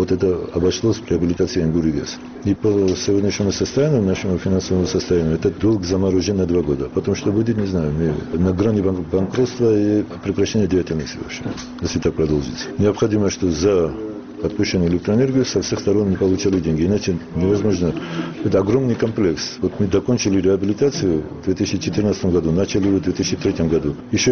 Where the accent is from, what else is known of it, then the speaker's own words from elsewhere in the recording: Salenjikha, Samegrelo-Zemo Svaneti, Georgia; Я из Саленджихи.